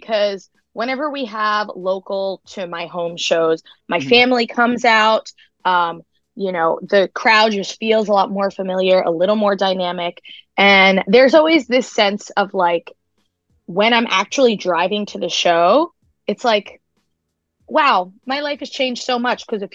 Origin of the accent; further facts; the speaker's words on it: New York, United States; But if people ask me where I'm from, I'll tell them Long Island straight up.